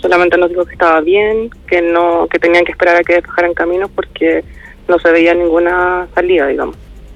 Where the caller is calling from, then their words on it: Santiago, Santiago Metropolitan Region, Chile; Yo estoy en Santiago